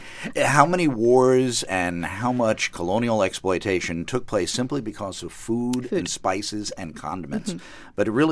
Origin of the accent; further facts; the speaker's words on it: United States; I was talking about in my introduction, as an American, I can read certain firsthand documents